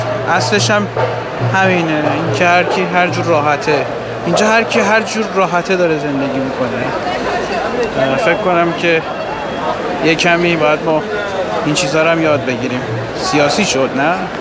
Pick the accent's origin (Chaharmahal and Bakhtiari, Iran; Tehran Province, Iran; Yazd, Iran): Yazd, Iran; چون ما هم یزدی هستیم